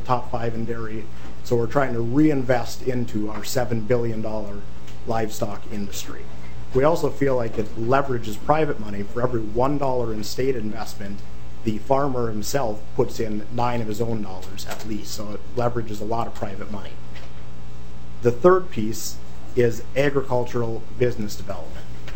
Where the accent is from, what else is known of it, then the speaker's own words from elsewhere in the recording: Buckman, Minnesota, United States; I grew up in Buckman, Minnesota, where we had a group of wonderful community leaders used to come in and cook from scratch our lunches every day.